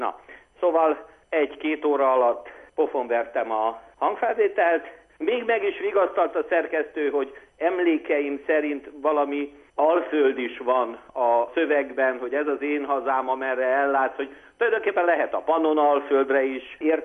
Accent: Petroșani, Hunedoara County, Romania; kisgyerekkoromban, én a Zsilvölgyében, Petrozsényben nevelkedtem

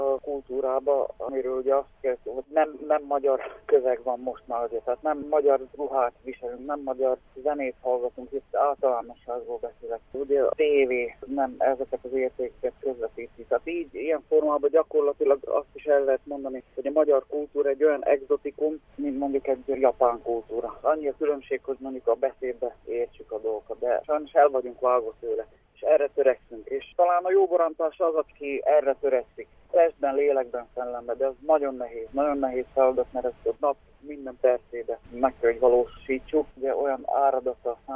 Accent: Dunajská Streda, Trnava Region, Slovakia; én Dunaszerdahelyen születtem, és ott is nevelkedtem. Ott csak ez volt.

